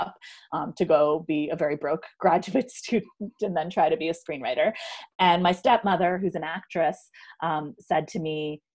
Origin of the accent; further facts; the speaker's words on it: New Jersey, United States; I'm from New Jersey.